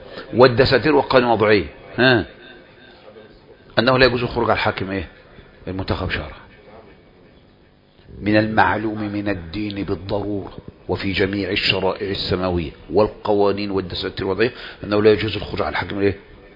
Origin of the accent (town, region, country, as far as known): Egypt